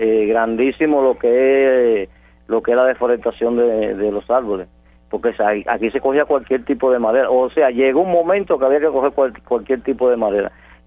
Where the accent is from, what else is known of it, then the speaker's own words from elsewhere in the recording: Cuba; como cubanos que somos.